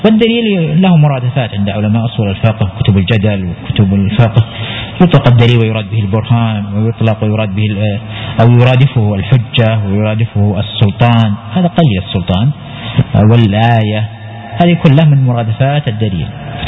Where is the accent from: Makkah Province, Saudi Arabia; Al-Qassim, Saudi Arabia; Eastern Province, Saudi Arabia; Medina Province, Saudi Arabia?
Al-Qassim, Saudi Arabia; حتى عندنا مثلا، عندنا مثلا في القصيم